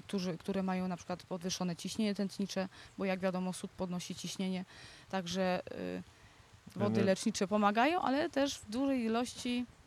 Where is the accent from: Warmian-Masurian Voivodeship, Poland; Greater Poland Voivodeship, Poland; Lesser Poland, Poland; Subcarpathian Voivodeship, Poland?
Lesser Poland, Poland; Szczawnica; Ja tutaj jestem od urodzenia. Pani jest... Mieszkam w Szawnicy, urodziłam się w Szawnicy.